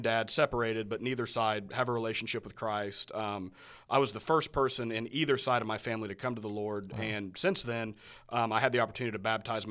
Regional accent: Lebanon, Missouri, United States; I'm from Lebanon, Missouri, about 2.5 hours, a town of about 15,000

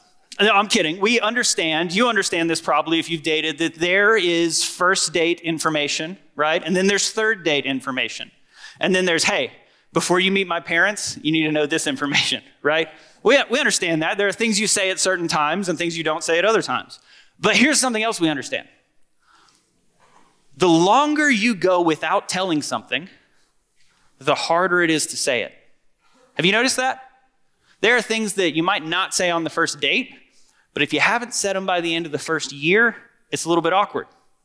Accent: the South, United States; And here is something else that's true about me. I am from the South.

